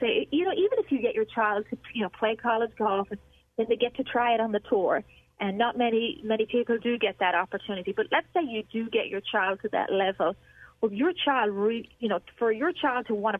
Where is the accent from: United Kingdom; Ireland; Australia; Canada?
Ireland; now in United States; when I grew up in Ireland, and I'm guessing it was the same thing in America at that point, you know, 20 years ago